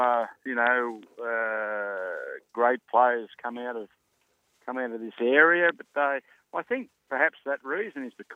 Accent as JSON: {"language": "English", "town": "Wagga Wagga", "region": "New South Wales", "country": "Australia", "tie": "born or raised there", "said": "We grew up in Wagga, as you all know, and we played a bit of everything."}